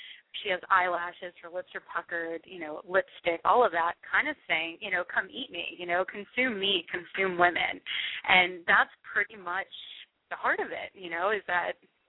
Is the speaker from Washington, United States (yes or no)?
no; Miami, Florida, United States; Born and raised in Miami. My mom was originally from Mexico City and wound up there, and that's where I wound up. So, yeah, great place to grow up